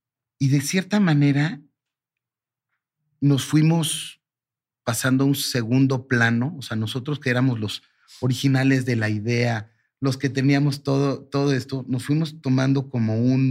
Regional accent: Mexico; mi mamá nació en Turquía. Yo soy primera generación mexicano para fines prácticos.

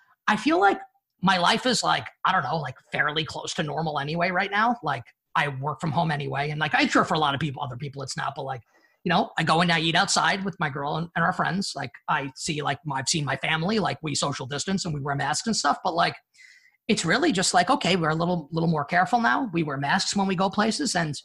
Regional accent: New York, United States; I'm a New Yorker

